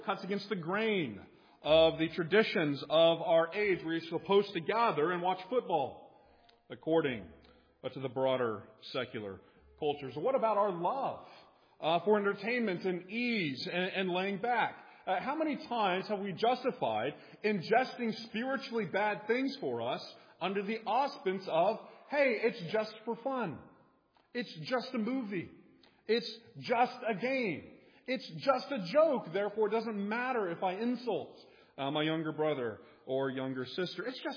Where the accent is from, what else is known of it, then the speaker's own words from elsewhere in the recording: Texas, United States; And yes, I grew up in the Podunk, West Texas towns where that is such a thing.